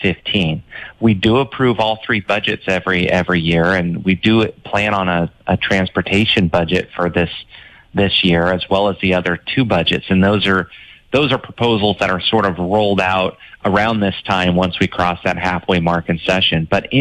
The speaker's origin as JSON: {"language": "English", "town": "Wenatchee", "region": "Washington", "country": "United States", "tie": "born or raised there", "said": "What about my hometown of Wenatchee?"}